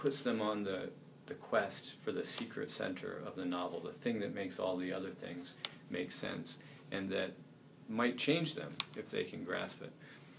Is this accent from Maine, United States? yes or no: yes; Maine, United States; B. Dalton, I grew up in Maine, so B. Dalton Booksellers was a big one.